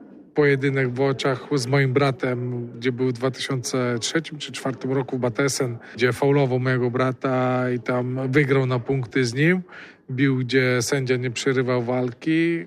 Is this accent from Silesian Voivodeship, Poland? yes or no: no; Wałcz, West Pomeranian Voivodeship, Poland; Pochodzę z Wałcza, Wałcz to głównie z kanadyjek, kajaków i wioślarstwa pochodzi, także no cóż, jak każdy Wałczanin musiałem też spróbować.